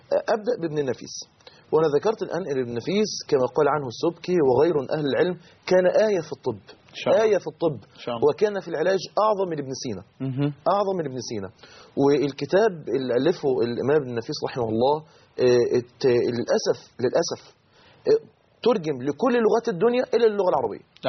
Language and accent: Arabic; Mansoura, Dakahlia, Egypt; في كليه الصيدله عندنا في المنصوره